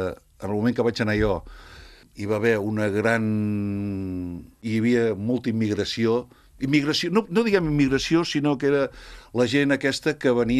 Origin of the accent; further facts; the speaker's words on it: Martorell, Catalonia, Spain; on vaig néixer era a les afores de Martorell, per dir-ho manera, en aquells moments. Vaig néixer al Camí Vell. Bueno, el que ara és el Camí Vell de Sant Esteve, que abans era 18 de julio